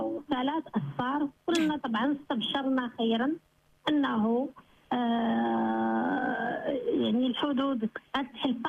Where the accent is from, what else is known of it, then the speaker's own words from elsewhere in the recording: Morocco; حيث نطلع أنا كمغربية ماشي كوكيلة أصفار، كمغربية تنطلع تنحس راسي في بلادي